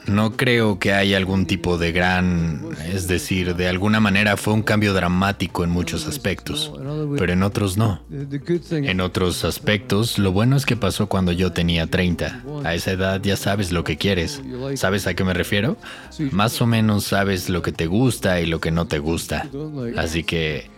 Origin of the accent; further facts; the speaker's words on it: Edinburgh, Scotland, United Kingdom; now in London, United Kingdom; como de donde vengo. En Edimburgo es un poco así, el barrio del que soy. Pero es un fenómeno mundial y se ve en Barcelona y en Nápoles y donde vivo, en Londres